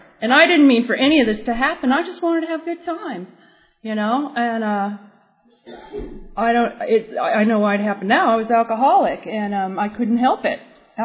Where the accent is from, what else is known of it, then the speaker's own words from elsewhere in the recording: Laguna Beach, California, United States; I grew up in the rough streets of Laguna Beach. I grew up in Laguna Beach in the 60s and 70s.